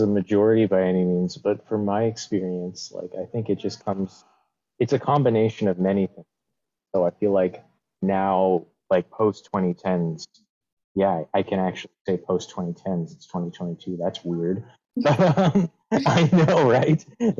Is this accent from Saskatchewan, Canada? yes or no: yes; Pelican Narrows, Saskatchewan, Canada; now in Vancouver, Canada; It's good to be here right now. I am Woodland Cree. I'm originally from the Peter Ballantyne Cree Nation in Pelican Now, Saskatchewan, and now I'm here in Vancouver, BC, on the unceded territory of Squamish and Tsleil peoples.